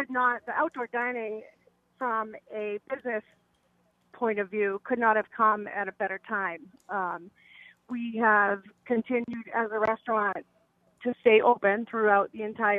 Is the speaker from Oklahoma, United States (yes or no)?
no; Rutland, Massachusetts, United States; I'm on the road, and I'm actually from Rutland.